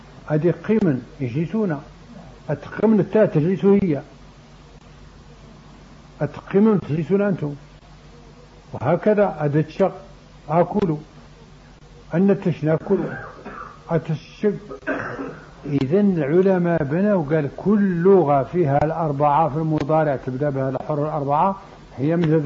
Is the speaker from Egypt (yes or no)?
no; Morocco; لأن المغرب فيه برابر وعرب، فنقول المغربي وخلاص نقولش عربي